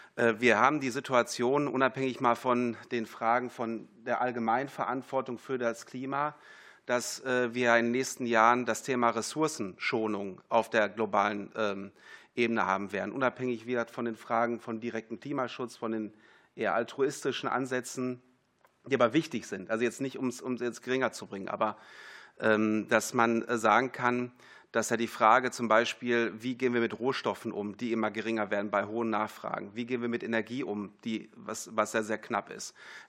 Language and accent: German; North Rhine-Westphalia, Germany; ich komme aus dem Ruhrgebiet selber